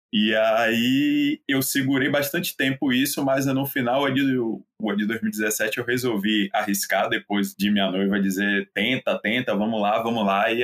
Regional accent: Salvador, Bahia, Brazil; now in São Paulo, Brazil; Eu sou de Salvador, moro em São Paulo há pouco mais de 7 anos.

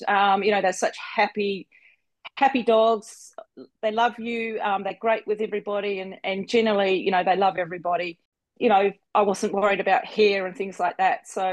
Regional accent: New Zealand; I'm originally from New Zealand.

